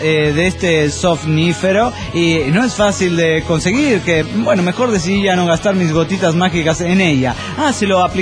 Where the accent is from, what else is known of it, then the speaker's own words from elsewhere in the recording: Mexico City, Mexico; born there; Yo nací en el DF. Eso me hace defequense. Y la gente, cuando me pregunta que de dónde soy, yo les digo inmediato y me relaciona con chilango.